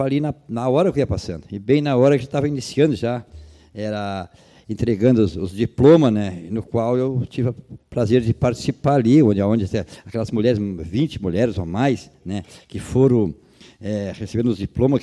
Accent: São Caetano, Brazil; Ainda me lembro quando tinha um senhor lá na minha terra, São Caetano, que não queria vender o terreno

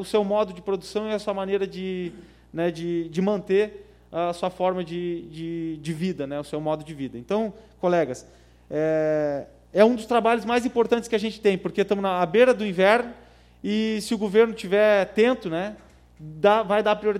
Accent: Rio Grande do Sul, Brazil; Eu me criei no Banhado Estreito pescando camarão de saquinho de cebola, brincando lá com 10 anos de idade.

